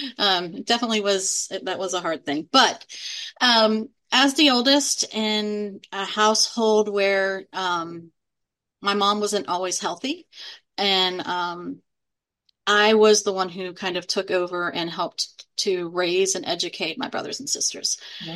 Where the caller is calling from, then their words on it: Denton, Texas, United States; I am dialing in from Denton, Texas, which is in North Texas, right between Dallas and Fort Worth.